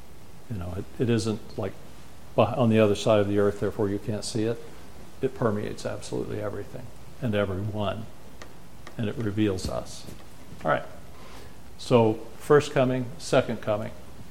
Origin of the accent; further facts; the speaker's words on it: Oklahoma, United States; I grew up in Oklahoma, and one of the things we loved to do was to sleep out under the stars, particularly during hay season